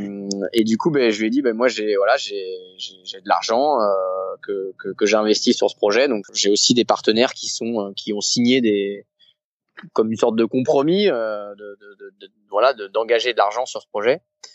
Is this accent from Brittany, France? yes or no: yes; Saint-Malo, Brittany, France; moi je suis de Saint-Malo et que j'ai vu forcément étant gamin plein de coureurs au large partir de Saint-Malo